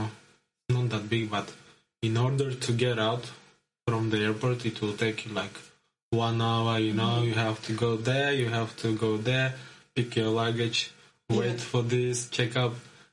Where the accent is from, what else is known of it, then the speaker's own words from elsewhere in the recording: Uzbekistan; English is a second language; now in Vilnius, Lithuania; And I'm from the Uzbekistan, mm-hmm. the sunny country.